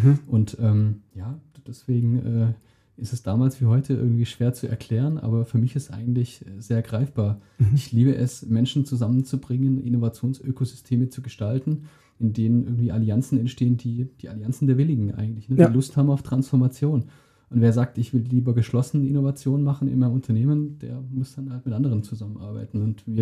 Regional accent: Tübingen, Baden-Württemberg, Germany; Natürlich gibt es in meiner Heimatstadt in Tübingen fantastische, auch vor allem forschungsnahe KI-Aktivitäten.

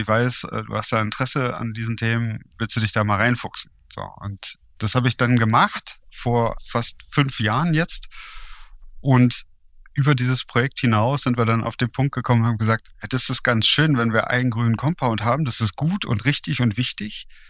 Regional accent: Berlin, Germany; moved away as an adult; Aber ich bin in Berlin groß geworden und hier ist man irgendwie gar nicht auf ein Auto angewiesen. Das heißt, ich hatte mein erstes eigenes Auto auch erst mit 31, als ich aus Berlin rausging.

